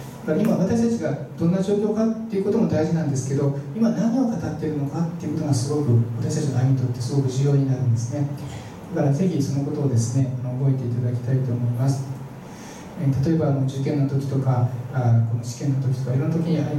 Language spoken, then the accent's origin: Japanese; Nagano, Japan; 私長野県出身なんですが、長野の教会にいた時に